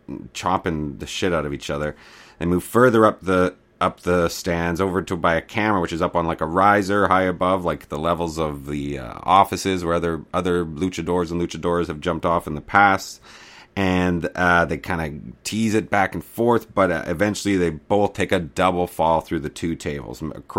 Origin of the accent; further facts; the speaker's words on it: Canada; as you know, I'm Canadian